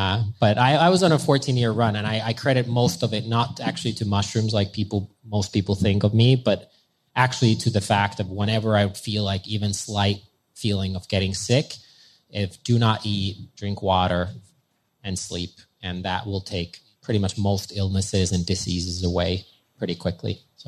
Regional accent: Finland; I'm from Finland, and we're on the border of Russia and whatnot.

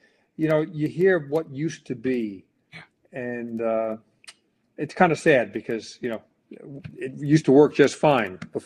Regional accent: United States; Yeah, and I have to apologize because I'm an American.

